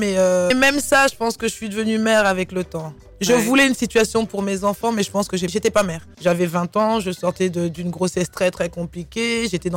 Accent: Montreuil, Île-de-France, France; J'ai grandi à Montreuil avec mes copines, les Fatou, les Aminata, les Bintou, les wesh wesh, jogging Lacoste, Clientcourt, machin et tout, tu vois. C'est vraiment le parcours d'une jeune africaine issue de banlieue

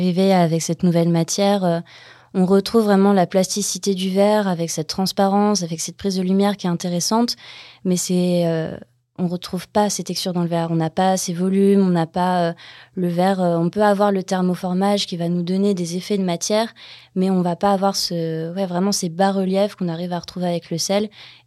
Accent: Nancy, Grand Est, France; Je viens de Nancy, il y a de l'art nouveau partout, des vitraux partout.

